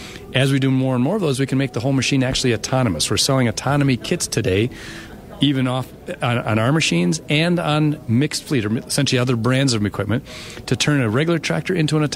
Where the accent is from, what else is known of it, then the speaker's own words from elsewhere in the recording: Marshfield, Wisconsin, United States; I grew up in Marshfield, Wisconsin, just outside, and went to Marshfield High School.